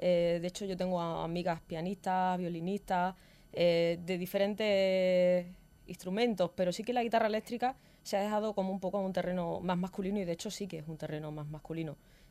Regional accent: Extremadura, Spain; now in Madrid, Spain; en Extremadura, que es de donde soy, pues bueno, saqué dos discos, y bueno, pues un día decidí hace 2 años marcharme a Madrid

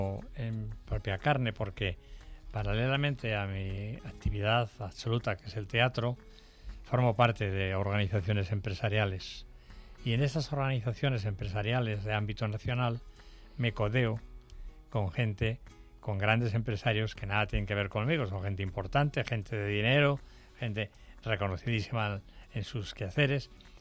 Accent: Valladolid, Castile and León, Spain; Yo soy de Valladolid. En Valladolid había mucho teatro.

